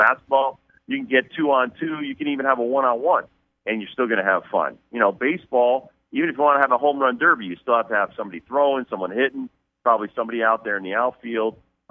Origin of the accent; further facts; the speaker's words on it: Connecticut, United States; We had so many things in common, yet he was from Texas. I'm from Connecticut.